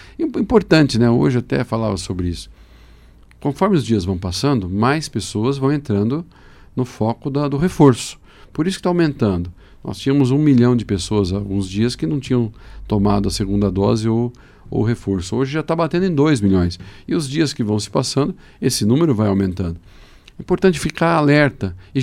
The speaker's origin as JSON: {"language": "Portuguese", "country": "Brazil", "said": "Então, não somos diferentes, somos brasileiros, estamos no Paraná"}